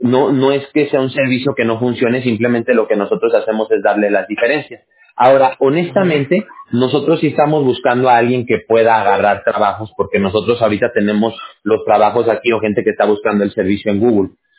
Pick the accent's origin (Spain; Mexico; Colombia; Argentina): Mexico; ahí en México, de donde yo soy